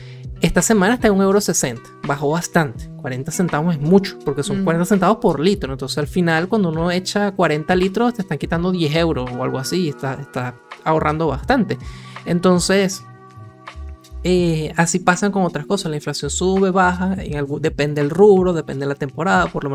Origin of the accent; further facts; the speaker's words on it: Venezuela; nosotros venimos de Venezuela